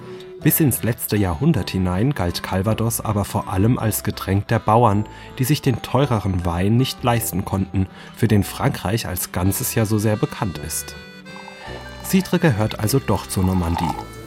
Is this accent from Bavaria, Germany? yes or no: yes; Bavaria, Germany; In meiner Heimat am bayerischen Untermain wird auch schon gerne mal ein Apfelwein gereicht.